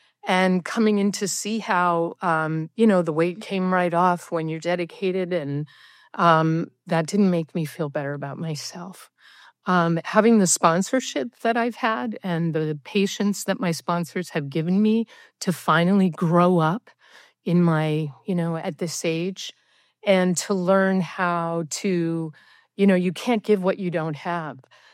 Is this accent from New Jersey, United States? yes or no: yes; New Jersey, United States; from New Jersey.